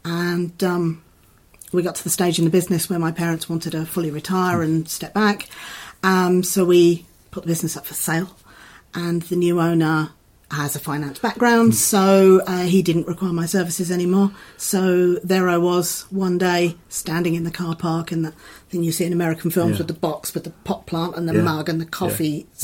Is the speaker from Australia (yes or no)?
no; Lydd, South East England, United Kingdom; I'm from Kent originally. I grew up in a little town called Lydd, which is about 45 minutes from here, and went to a local school